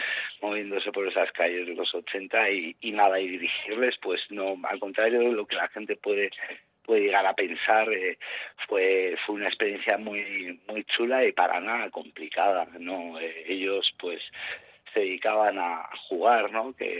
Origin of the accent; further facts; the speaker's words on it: Arrasate-Mondragón, Basque Country, Spain; volver a esas calles, ¿no?, donde yo crecí, en Arrasate Mondragón